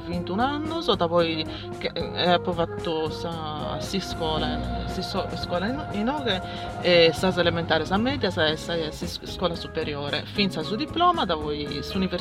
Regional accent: Ittiri, Sardinia, Italy; also born or lived in Cagliari; Io sono de Casteddu, sono nata in Casteddu, dopo quando ero a 6 anni sono andata a vivere in Ittiri. E sa mamma de mamma fu di de questa zona, de questo luogo, ma de preciso de Alghero.

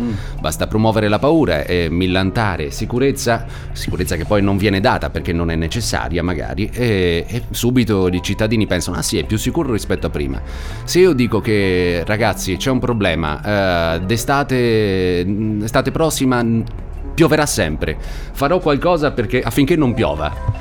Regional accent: Terralba, Sardinia, Italy; io sono originario di Terralba.

